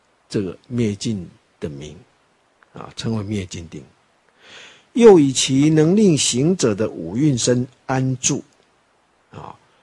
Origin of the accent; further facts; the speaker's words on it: Taiwan; 但是我们台湾人或是老中啊都一样，你只要把你的家门口打开